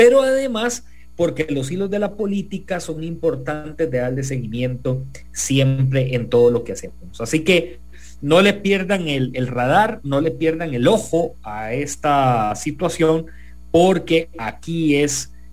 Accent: Costa Rica; ¿esto qué nos importa a nosotros como costarricenses?

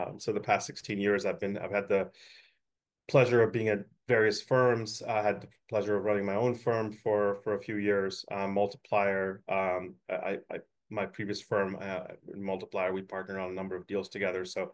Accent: California, United States; I grew up in the Bay Area, right? And my background, having left the Bay Area to go to college

